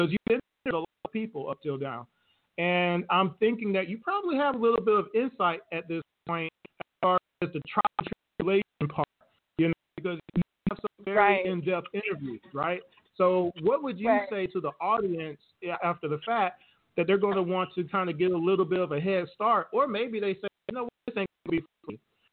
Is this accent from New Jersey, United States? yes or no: no; Atlanta, Georgia, United States; I come from Atlanta myself, to where I used to manage artists for a little bit of time